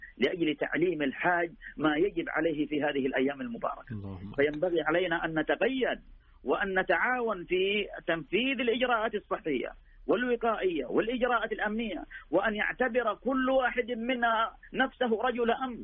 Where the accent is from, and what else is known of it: Saudi Arabia